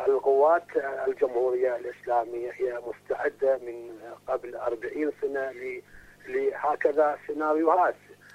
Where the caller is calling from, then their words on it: South Iran, Iran; وأنا متشاكر من إيران، جنوب إيران